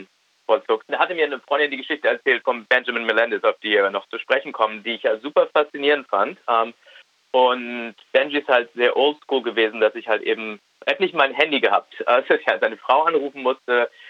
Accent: Münster, North Rhine-Westphalia, Germany; moved away as an adult; now in New York, United States; aus Münster in Westfalen und bin seit fast 20 Jahren in New York und habe, als ich aufgewachsen bin in Deutschland, halt immer Hip-Hop ganz faszinierend gefunden

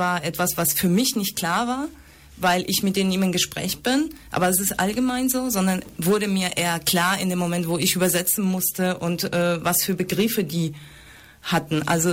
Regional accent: Buenos Aires, Argentina; German is a second language; Ich komme selber aus Argentinien, ich bin aber für die Region eigentlich auch ausländisch, sage ich mal. Also ich komme aus Buenos Aires

